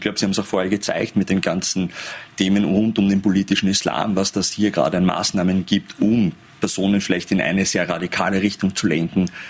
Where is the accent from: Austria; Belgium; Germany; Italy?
Austria; Vienna; und ich bin aus Wien und dementsprechend kann ich auch aus Wien erzählen und auch aus Wien-Floridsdorf vor allem